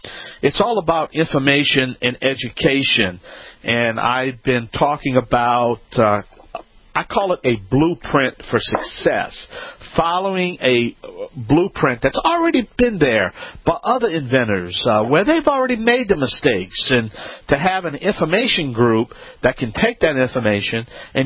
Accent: Louisiana, United States; I'm the Cajun man from the Bayou Land.

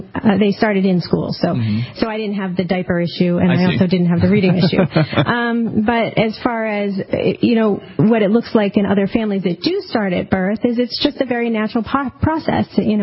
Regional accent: New Hampshire, United States; also born or lived in Los Angeles; I grew up in New Hampshire here in the Seacoast, which is a very liberal area, progressive liberal, and that was my philosophy. And then I moved out to Los Angeles

